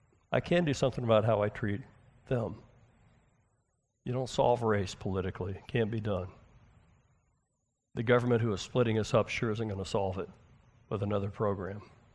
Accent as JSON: {"language": "English", "country": "United States", "tie": "born or raised there", "said": "I know we've been in this thing. We grew up in America."}